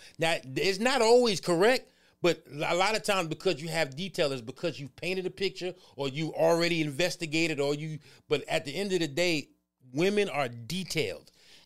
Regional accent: New York, United States; So you know how I live in New York. I'm born and raised in New York.

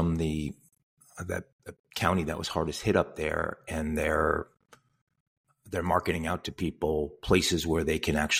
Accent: New York City, New York, United States; you're forever connected to it because of where you grew up

